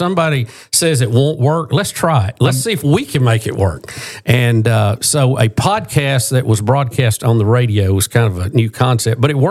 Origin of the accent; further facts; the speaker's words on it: Jacksonville, Alabama, United States; I went to high school. I grew up in Jacksonville.